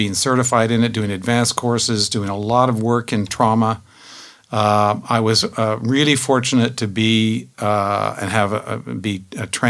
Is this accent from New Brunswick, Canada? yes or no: no; Victoria, British Columbia, Canada; So, I'm from Victoria.